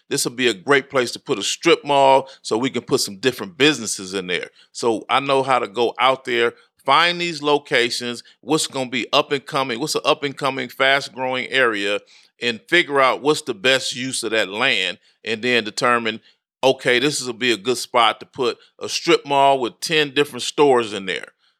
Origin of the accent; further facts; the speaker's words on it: Compton, California, United States; I got into low riding growing up in Compton. I grew up in Compton, California. That's the low riding capital of the world.